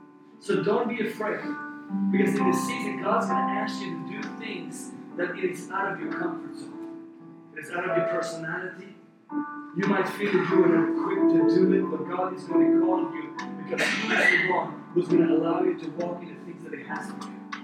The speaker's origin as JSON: {"language": "English", "country": "Iran", "second_language": "English", "lives_now": "United States", "said": "I'm from Iran. He called me to be a minister in the United States of America."}